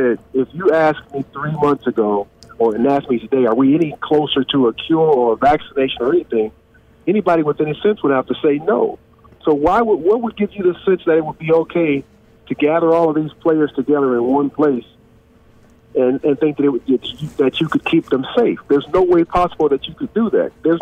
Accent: Michigan, United States; to come back and play in front of my hometown fans and my family at the Palace, that was huge. That was my hometown Pistons

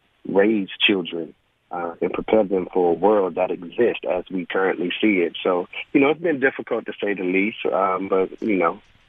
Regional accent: Raleigh, North Carolina, United States; In 2005, I was a high school basketball coach at Sanderson High School in my hometown, Raleigh, North Carolina.

